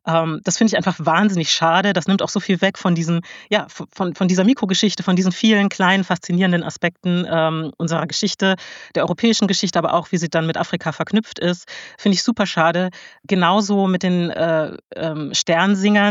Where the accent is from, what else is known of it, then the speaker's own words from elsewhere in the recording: Germany; born there; Ich bin ja auch in Deutschland geboren, meine Mutter ist Deutsche, mein Vater ist Senegalese, also ich bin gemischter Herkunft.